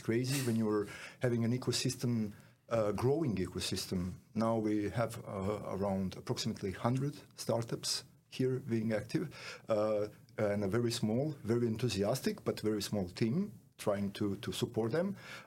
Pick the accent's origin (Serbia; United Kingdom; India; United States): Serbia; moved away as an adult; now in Netherlands; I'm originally from Serbia. I moved to the Netherlands 2018.